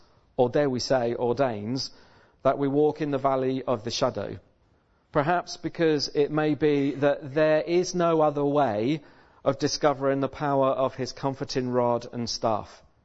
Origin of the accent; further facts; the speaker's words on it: United Kingdom; to live that crazy stiff upper lip kind of expected response that we're supposed to have because we're British.